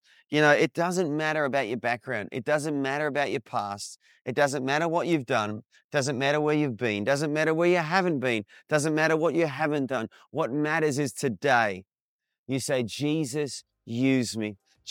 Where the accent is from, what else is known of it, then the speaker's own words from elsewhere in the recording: Australia; You know, I'm an Australian.